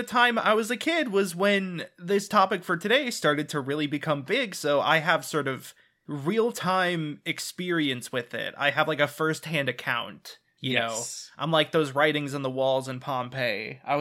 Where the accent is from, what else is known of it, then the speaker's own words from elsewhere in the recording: United States; Yeah, I mean, I do too, in the sense that I am from America, which is in the West.